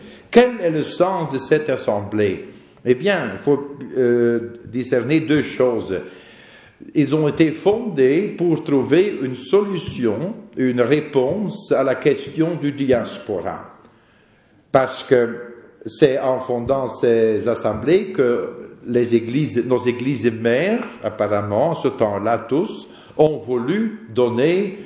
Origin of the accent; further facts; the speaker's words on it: Flanders, Belgium; Et je dois avouer cela malgré le fait que je suis flamand.